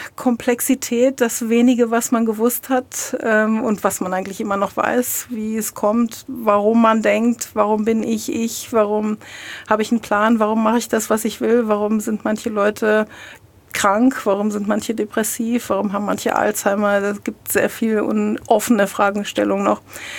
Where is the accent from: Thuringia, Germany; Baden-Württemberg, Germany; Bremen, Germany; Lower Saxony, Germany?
Lower Saxony, Germany; now in Treuchtlingen, Germany; Nein, ich bin in Niedersächsin. Ich bin der Liebe wegen in Franken.